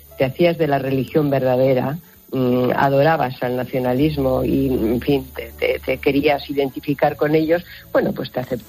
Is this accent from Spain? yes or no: yes; Spain